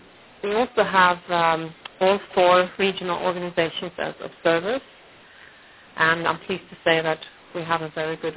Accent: Poland; and I'm from Poland.

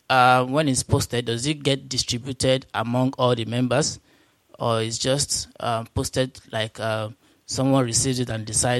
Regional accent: Nigeria; For the transcript record … I'm from Nigeria

